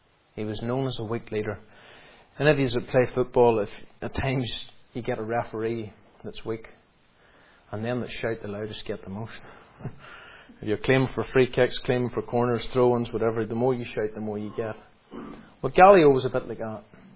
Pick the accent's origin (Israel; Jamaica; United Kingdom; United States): United Kingdom; We are servants of God. We are British, yes.